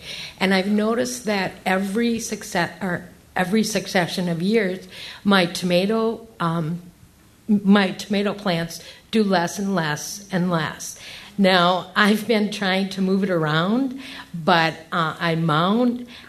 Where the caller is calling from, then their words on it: Appleton, Wisconsin, United States; I'm from Appleton.